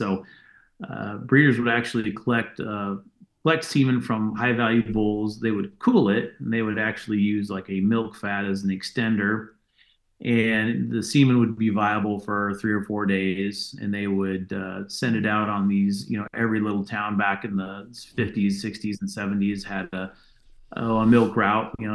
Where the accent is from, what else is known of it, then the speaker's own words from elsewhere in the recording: Adel, Iowa, United States; I was born in Ames, Iowa, and raised just right here in Adel, Iowa. Spent most of my life here.